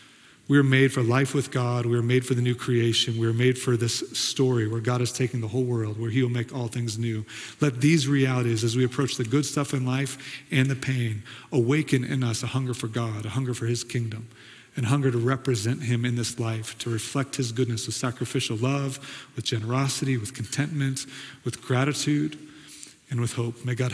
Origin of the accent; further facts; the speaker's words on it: Kansas, United States; born there; moved away; I moved to Colorado because it was full of the things I love to do in life. I was born in Kansas. First time I came to Colorado, I thought I was made for that place.